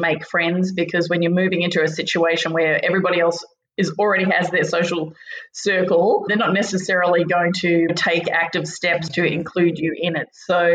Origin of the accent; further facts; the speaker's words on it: Western Australia, Australia; I'm not American. I'm actually Australian. I grew up in a variety of very small towns in outback Western Australia. And that sort of trend of moving around continued into my adult life. I spent over 20 years living and working overseas as a journalist